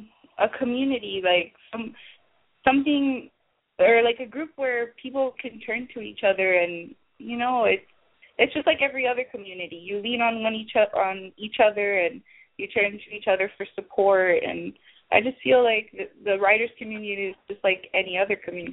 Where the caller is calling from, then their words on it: Miami, Florida, United States; Hi, Didi. … from Miami, Florida.